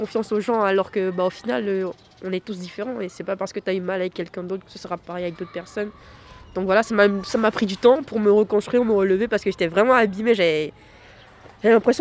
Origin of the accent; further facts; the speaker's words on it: Caen, Normandy, France; je suis rappeuse chanteuse et je viens de Caen. J'ai 23 ans